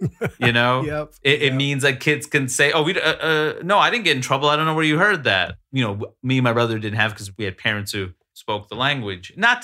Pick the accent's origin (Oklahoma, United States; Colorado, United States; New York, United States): New York, United States; Queens; it's this world where I grew up in Queens, New York, with diversity